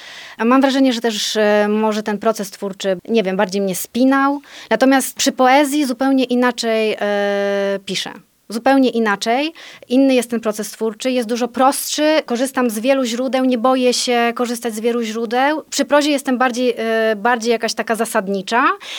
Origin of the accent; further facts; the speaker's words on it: Częstochowa, Silesian Voivodeship, Poland; pochodzę z Częstochowy, rymy częstochowskie są wszystkim znane dobrze.